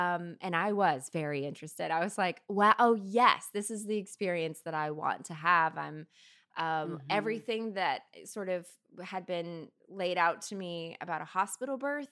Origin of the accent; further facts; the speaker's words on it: Kentucky, United States; yeah, I'm from Kentucky originally, and I don't have any friends who have given birth here